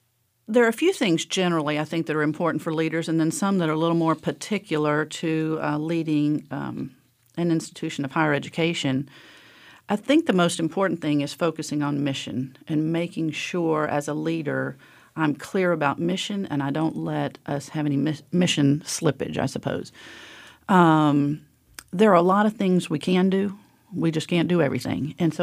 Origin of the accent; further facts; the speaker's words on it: New Orleans, Louisiana, United States; also born or lived in Beaumont, Texas; I was born in Beaumont, Texas, but we moved to New Orleans when I was about 8. And so I grew up in New Orleans.